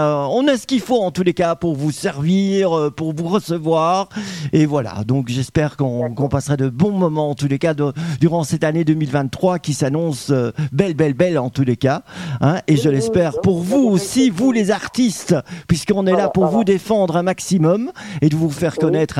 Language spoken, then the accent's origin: French; Wallonia, Belgium; c'est les grands feux là qui se manifestent ici chez nous en Belgique.